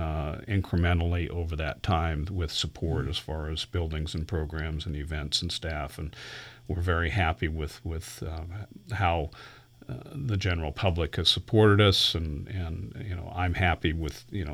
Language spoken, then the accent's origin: English; West Coast, United States; now in Fredericksburg, United States; I grew up on the West Coast where history dates to, the 1870s or 80s as far as historic buildings